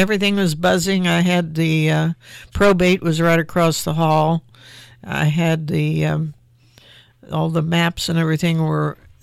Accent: Marion, Ohio, United States; Now, I'm from Marion, and everybody else was from other parts of the state.

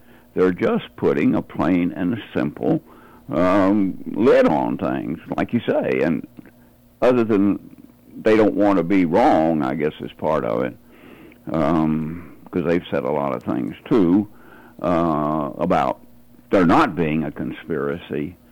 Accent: Texas, United States; born there; I was born in Texas and traveled around, including traveling to Maracaibo

